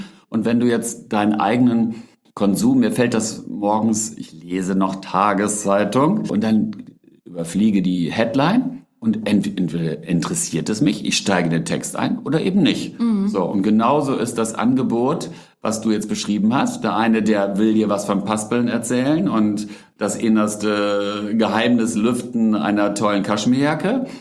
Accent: North Rhine-Westphalia, Germany; ich bin übrigens an Rhein geboren, aber an der Ruhr groß geworden.

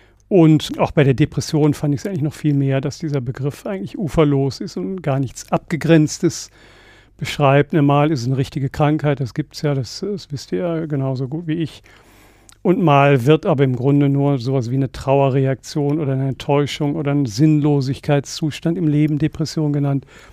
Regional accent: Herongen, North Rhine-Westphalia, Germany; in Herongen in meiner alten Heimat am Niederrhein für 7,50 Mark die Stunde.

